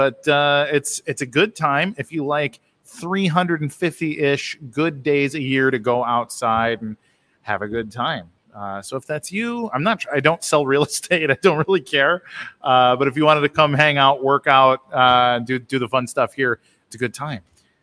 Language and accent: English; Midwest, United States; Now, I'm from the Midwest and I've had a lot of old friends be like, oh man, it's like 100 degrees.